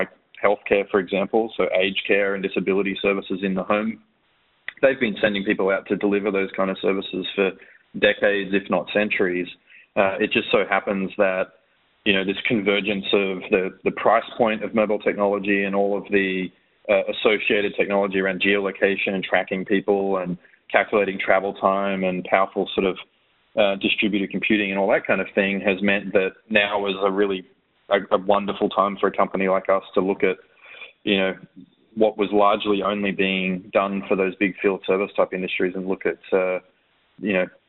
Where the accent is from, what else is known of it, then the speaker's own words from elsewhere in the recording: Australia; accent: Australian; I'm going to have to overcorrect and harden up my Australian accent.